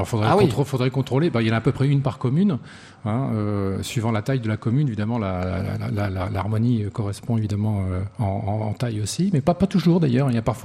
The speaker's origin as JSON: {"language": "French", "country": "France", "said": "C'est l'équivalent de la garde républicaine de chez nous en France."}